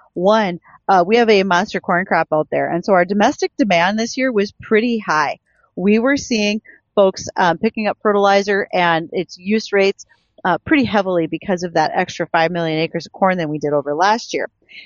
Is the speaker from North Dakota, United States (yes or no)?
yes; Wishek, North Dakota, United States; I'm from Wishick. That is my hometown.